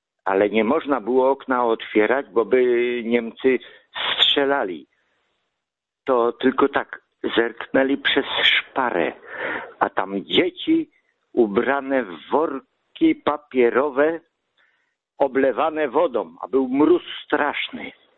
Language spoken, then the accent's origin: Polish; Łódź, Łódź Voivodeship, Poland; born there; z Łodzi. Ja urodziłem się w Łodzi, mój tata też